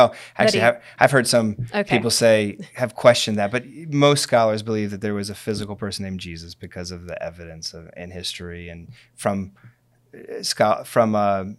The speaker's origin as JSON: {"language": "English", "town": "New York City", "region": "New York", "country": "United States", "said": "But if I'm, you know, I'm a New Yorker."}